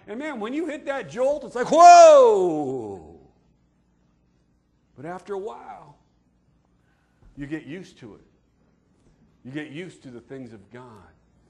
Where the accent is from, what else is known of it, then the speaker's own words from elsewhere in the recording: California, United States; I grew up in Northern Cal, and we used to go camping up in the Sierras